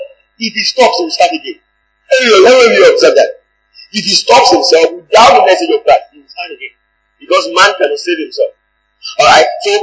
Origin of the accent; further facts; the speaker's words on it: Egypt; Egypt is my hometown. Naturally, I like Egypt. I miss my friends.